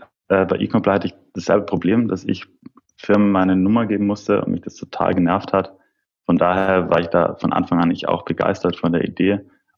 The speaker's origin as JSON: {"language": "German", "region": "Trentino-Alto Adige", "country": "Italy", "moved": "as an adult", "lives_now": "Munich, Germany", "said": "Ursprünglich komme ich aus Norditalien in Südtirol und ich bin dann zum Studieren eigentlich praktisch nach München gezogen."}